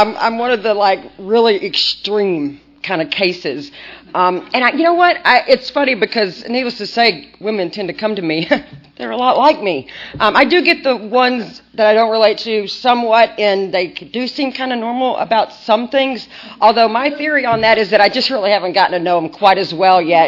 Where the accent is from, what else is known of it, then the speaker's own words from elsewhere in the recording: Texas, United States; I grew up in East Texas, a little small town.